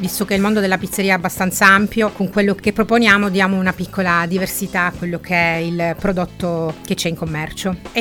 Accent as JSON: {"language": "Italian", "town": "Palermo", "region": "Sicily", "country": "Italy", "said": "perché noi siamo di Palermo, quindi le panelle, le arancine"}